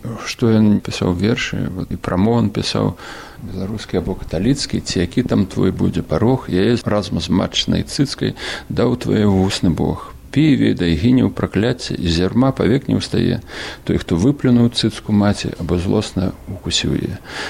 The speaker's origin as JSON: {"language": "Belarusian", "town": "Myadel", "region": "Minsk Region", "country": "Belarus", "tie": "born there", "said": "Я нарадзіўся ў Дзенавішках, так у паспарце написано. Але на самой справе было, нарадзіўся я ў Мядзельскім роддоме. У гэты час уже бацькі переезжали ў Дзенавішкі."}